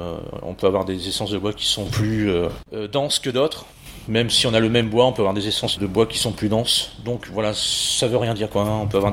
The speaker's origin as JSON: {"language": "French", "town": "Martigny-Courpierre", "region": "Hauts-de-France", "country": "France", "said": "Je suis de l'Aisne, oui, à côté de l'Aisne, à Martigny-Corpières."}